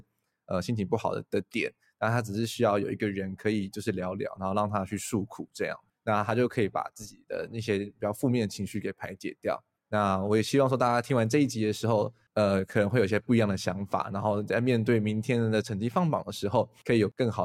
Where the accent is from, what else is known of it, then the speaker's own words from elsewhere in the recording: Taiwan; 我自己觉得我们台湾人其实蛮不会安慰朋友的啦